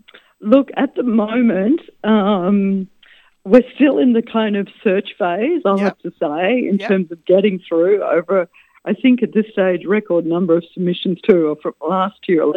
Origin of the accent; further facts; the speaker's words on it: Australia; also born or lived in United States; I just moved here from the United States, although I'm Australian.